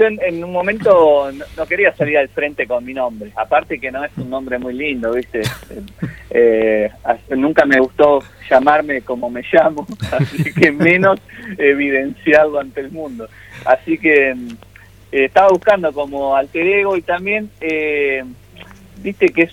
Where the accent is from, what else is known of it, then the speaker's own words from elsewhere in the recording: San Cristóbal, Argentina; yo soy de San Cristóbal y allá había un programa